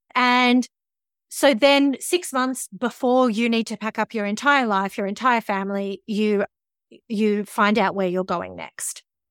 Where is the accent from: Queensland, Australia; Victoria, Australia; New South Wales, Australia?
Victoria, Australia; Melbourne; born there; now in Darwin, Australia; I was born in Melbourne